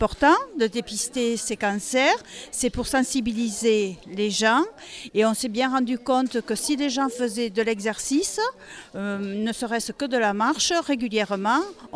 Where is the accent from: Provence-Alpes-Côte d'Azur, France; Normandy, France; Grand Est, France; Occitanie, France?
Occitanie, France; Lourdes; Moi-même, je ne suis pas d'Argelès, je suis de Lourdes.